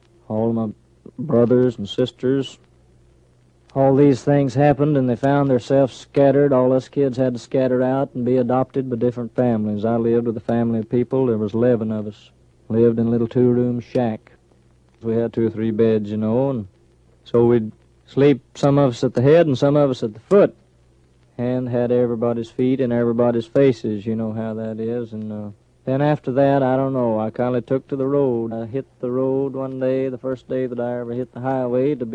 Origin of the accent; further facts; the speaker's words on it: Okemah, Oklahoma, United States; born there; I was born there in July the 14th, 1912.